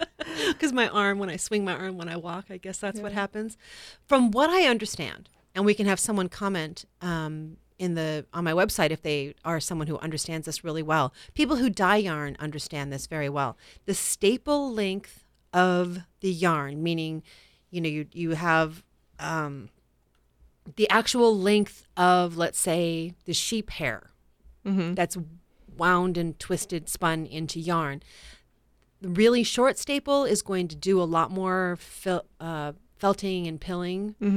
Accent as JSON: {"language": "English", "town": "Kodiak Island", "region": "Alaska", "country": "United States", "said": "Yes, there was the big earthquakes in Alaska, and my family, I'm from Kodiak Island, which has a problem with tsunamis after big earthquakes."}